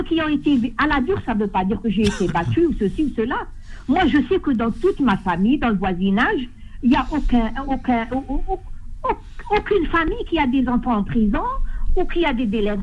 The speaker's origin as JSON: {"language": "French", "country": "Algeria", "said": "je suis algérienne"}